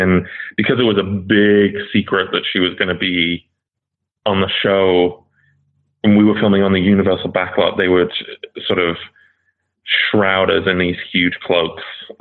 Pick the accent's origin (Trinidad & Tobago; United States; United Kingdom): United Kingdom; Stoke-on-Trent, West Midlands; and he knew my hometown. He knew Stoke-on-Trent, which not a lot of people know.